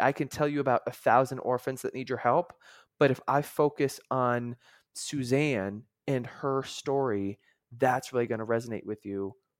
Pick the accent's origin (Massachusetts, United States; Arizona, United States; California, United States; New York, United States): New York, United States; also born or lived in Philadelphia; I'm from New York, I lived in Philly.